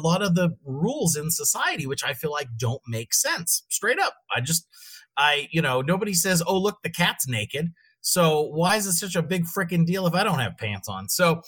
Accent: Pennsylvania, United States; I grew up in Pennsylvania and pretty close to the Ohio border.

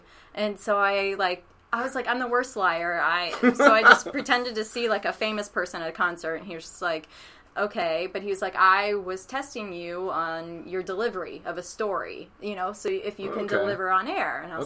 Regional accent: Columbus, Ohio, United States; Born and raised in Columbus, Ohio.

